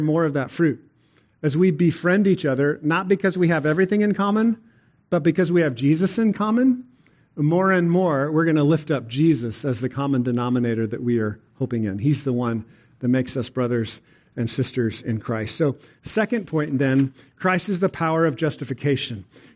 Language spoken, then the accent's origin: English; Texas, United States; I like it. I like that I'm a Texan.